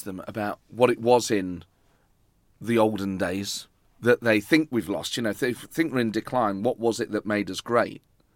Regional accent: Nottingham, East Midlands, United Kingdom; I grew up in Nottingham, so maybe this is something that only affects people in the East Midlands.

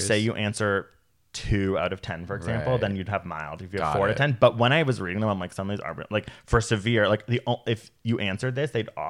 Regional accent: United Kingdom; I keep being British

